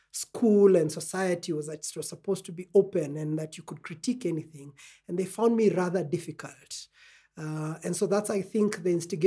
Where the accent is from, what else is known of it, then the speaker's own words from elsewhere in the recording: Kenya; And I think I am a Kenyan and an African. And I think all those things define the work that I do in this place.